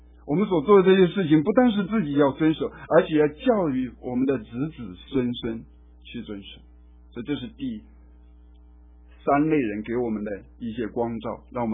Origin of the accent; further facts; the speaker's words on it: China; 因为我们中国人都喜欢上右，对不对？